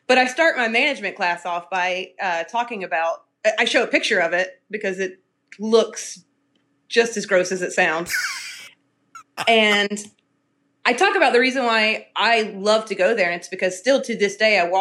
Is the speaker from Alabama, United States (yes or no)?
yes; Dothan, Alabama, United States; I was raised in Dothan, Alabama, which is the peanut capital of the world.